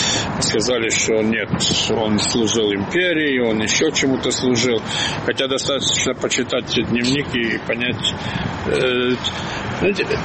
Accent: Ukraine; Как это, я украинец, должен отказаться от одного из лучших поэтов Украины

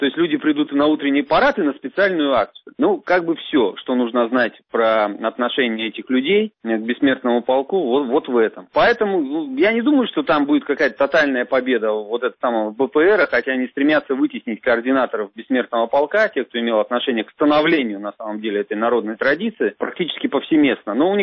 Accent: Krasnoyarsk Krai, Russia; Я, кстати, сам из Красноярского края. И дед мой жил в Красноярском крае, он герой Советского Союза.

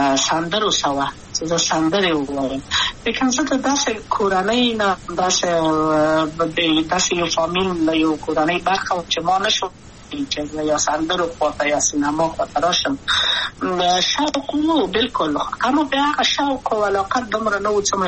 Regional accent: Kabul, Afghanistan; also born or lived in Maidan Wardak; د کابل په تخت پل سیمه کې یم او لویا شویم کابل

